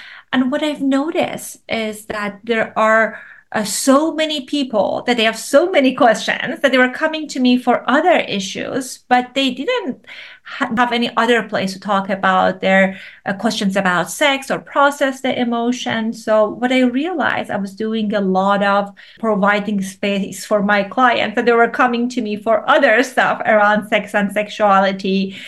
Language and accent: English; Iran; English is a second language; I grew up in Iran